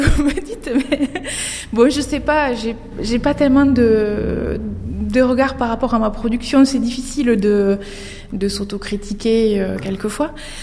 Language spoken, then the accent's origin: French; Villefranche, Occitanie, France; puisque je suis originaire de Villefranche.